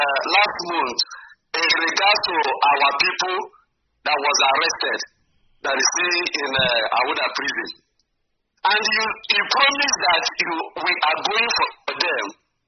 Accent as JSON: {"language": "English", "town": "Uguta", "region": "Imo", "country": "Nigeria", "lives_now": "Indiana, United States", "said": "I'm from Uguta, Imo State, Biafra land."}